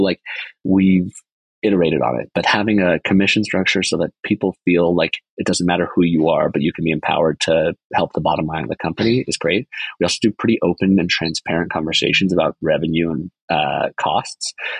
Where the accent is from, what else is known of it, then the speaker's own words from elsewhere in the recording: Toronto, Ontario, Canada; born there; I was born in Toronto